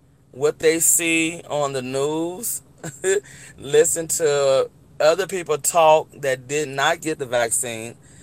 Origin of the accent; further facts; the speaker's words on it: Watts, California, United States; We grew up around Ted Watkins Park at the time, well, Rear Rogers Park at the time. As we grew up, we saw a lot of needs that was needed in Watts because we was low-income family in Watts